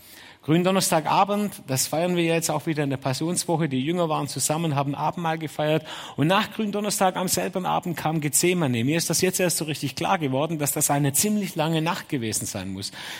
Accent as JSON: {"language": "German", "town": "Dettingen", "region": "Baden-Württemberg", "country": "Germany", "accent": "Swabian", "said": "Und ich muss sogar richtig mich anstrengen, hier Hochdeutsch zu sprechen, weil ich komme eigentlich aus Dettingen, gell? Und das ist ja nicht so weit weg von hier. Und dann spricht man richtig schön Schwäbisch, wie bei euch auch."}